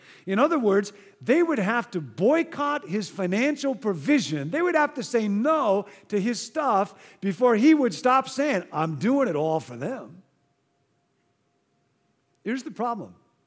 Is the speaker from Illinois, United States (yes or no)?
yes; Rockford, Illinois, United States; I grew up in Rockford, Illinois. When I grew up there, nobody drove a Jaguar.